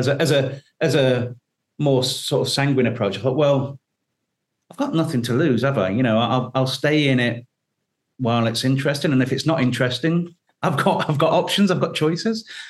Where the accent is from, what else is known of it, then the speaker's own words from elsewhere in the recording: Doncaster, Yorkshire and the Humber, United Kingdom; I was born in Doncaster. My late father would be very proud to call me a Yorkshireman. So a lot of my time then growing up in that area, growing around the mining villages, etc.